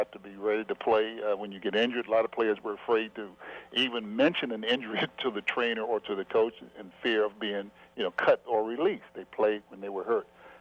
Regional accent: Washington, District of Columbia, United States; Well, Ron, I grew up in Washington, D.C., and at the time I was growing up, Washington, D.C. was a segregated city.

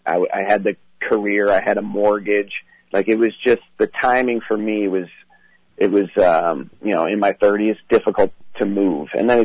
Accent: Chicago, Illinois, United States; Yeah, you know, we're both from Chicago, and I was raised going to Catholic schools and stuff.

